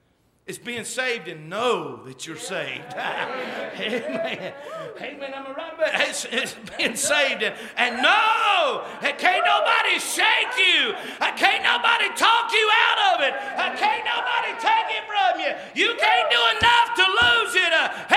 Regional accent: North Carolina, United States; because I'm from North Carolina.

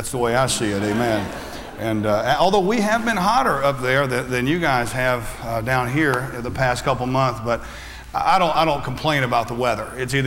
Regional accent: Fort Myers, Florida, United States; accent: Southern; also born or lived in Alabama, United States; I grew up in Southwest Florida in Fort Myers, and I was born in Alabama, where true Southerners were, amen, and amen, and and I moved down here to Florida. Everybody thought I was a redneck at first with my Southern accent

